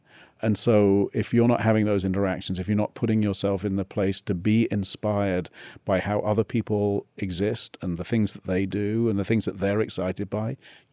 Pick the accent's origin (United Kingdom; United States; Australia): United Kingdom; South East England; Near Oxford.